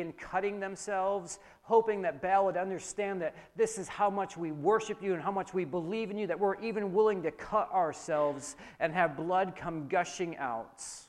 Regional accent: New York, United States; He goes to the Madison Square Garden. I'm from New York, okay?

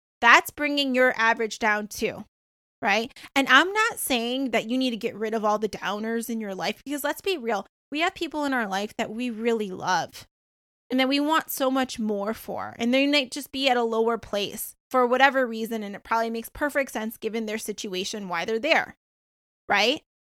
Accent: Michigan, United States; Because I grew up in Michigan and we don't often say that. We say you guys.

